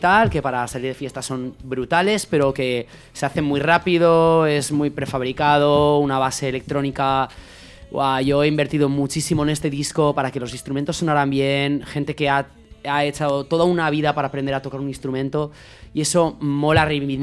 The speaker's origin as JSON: {"language": "Spanish", "town": "Ontinyent", "region": "Valencian Community", "country": "Spain", "tie": "born or raised there", "said": "una en mi ciudad natal, Ontinyent, el 10 de mayo"}